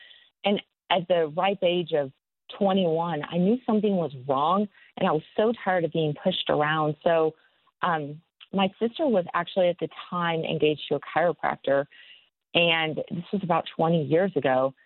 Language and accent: English; Fort Worth, Texas, United States; also born or lived in Colorado; So I laughed when Plano came up because Fort Worth is definitely my hometown. So I grew up there but was born in Colorado.